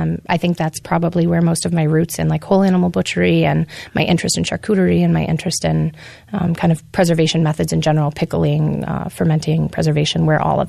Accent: Ann Arbor, Michigan, United States; also born or lived in Jamaica; I grew up in Ann Arbor, but I spent half of my time between here and Jamaica in the Caribbean.

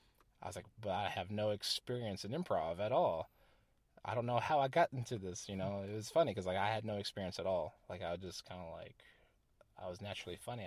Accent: Paducah, Kentucky, United States; here I am, back in my hometown area, and this is where I'm from, and here I am.

